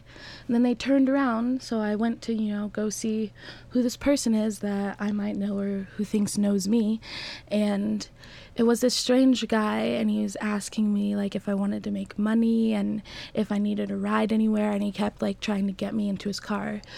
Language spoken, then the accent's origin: English; Colorado, United States; I was born and raised in Colorado, so I've never been to Africa